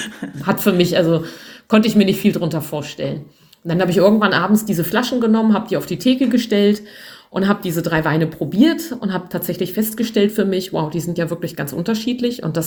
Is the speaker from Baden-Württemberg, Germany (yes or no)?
no; Seesen, Lower Saxony, Germany; born there; Ja, ich komme ja gebürtig aus Seesen am Harz, kulinarisches Brachland in den 80er Jahren.